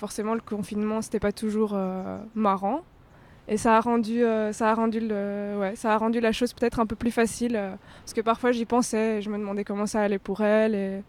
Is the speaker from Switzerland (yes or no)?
no; Namur, Wallonia, Belgium; elle était à Namur au début de la pandémie et je viens de Namur